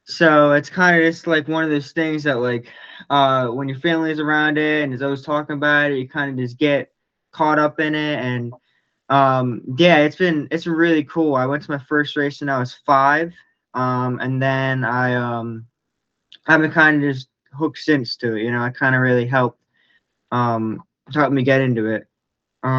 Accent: New Jersey, United States; I grew up in New Jersey, which is like East US below New York. So I was like 3 hours from Dover, Delaware.

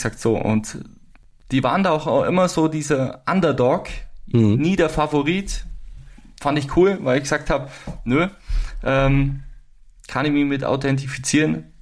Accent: Germany; Man muss sich das so vorstellen, als Deutscher, jeder, der mal in den USA war, es ist ja schon unglaublich und riesig

